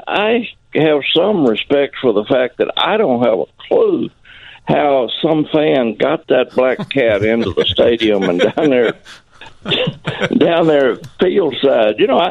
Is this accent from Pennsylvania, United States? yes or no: no; Arkansas, United States; Well, when I grew up in Arkansas, St. Louis was Cardinals were probably my favorite team at that point